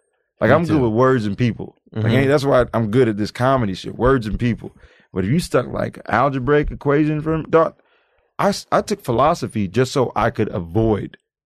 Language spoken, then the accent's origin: English; United States; We grew up in the North End, man. And, you know, like, I kicked it in the Central District